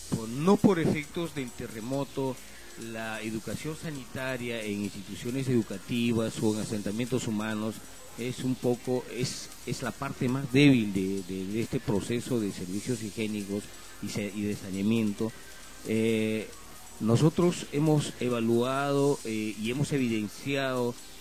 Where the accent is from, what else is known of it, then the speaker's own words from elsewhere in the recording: Ica, Peru; nosotros, como peruanos y como personas de la región, como iqueños, chinchenos